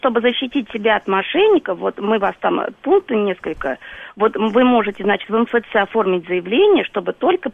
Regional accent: Moscow, Russia; я из Москвы.

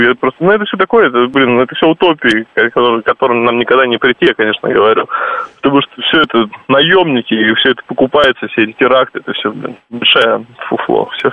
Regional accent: Russia; born there; Я просто родился в России.

